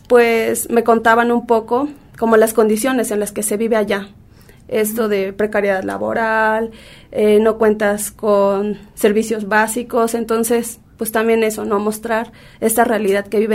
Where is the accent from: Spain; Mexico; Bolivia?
Mexico; Tatahuicapa, Veracruz; yo soy de una comunidad de Veracruz, se llama Tatahuicapa, y que está más o menos como a 9 horas del Distrito Federal